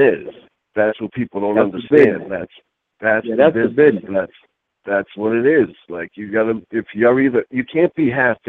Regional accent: Boston, Massachusetts, United States; But I'm from Boston, so there was a problem with Boston guys and some New York guys.

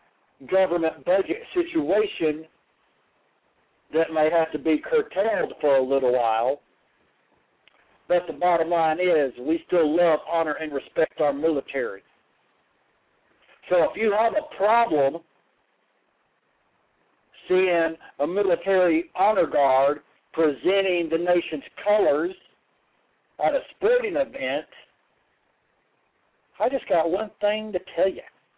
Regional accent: the South, United States; accent: Southern; Let me catch my breath with my little southern accent, because I'm about to unload.

